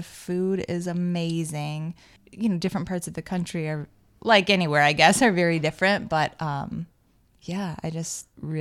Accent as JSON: {"language": "English", "region": "Michigan", "country": "United States", "tie": "born or raised there", "said": "since I'm from Michigan, there'll be a ton of people that I grew up with."}